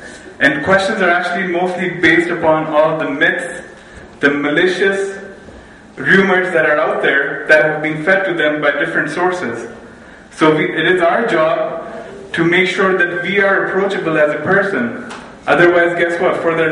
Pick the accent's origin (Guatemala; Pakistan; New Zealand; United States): Pakistan; also born or lived in Canada; when I was growing up in Pakistan, or even in Canada